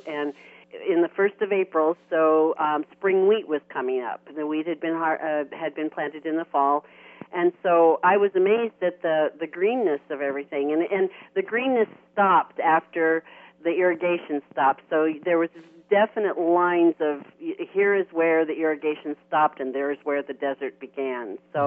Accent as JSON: {"language": "English", "country": "United States", "said": "But in my opinion, and being an American taxpayer, I was looking and evaluating the last 10 years of projects"}